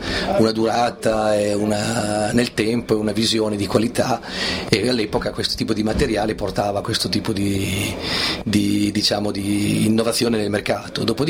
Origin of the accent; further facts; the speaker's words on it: Bagnara di Romagna, Emilia-Romagna, Italy; noi veniamo dalle parti della Romagna, siamo al confine con l'Emilia, siamo di Bagnara di Romagna che è un piccolo paese al confine con l'Emilia vicino sul fiume Santerno, siamo quindi vicino a Imola, fra Imola, Lugo e Faenza come posizione geografica